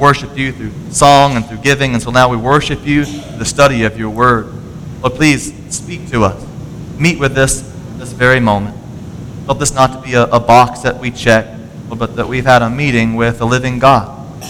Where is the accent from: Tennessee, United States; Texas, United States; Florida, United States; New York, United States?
Florida, United States; but I grew up in Florida, and so we swam in the beaches all the time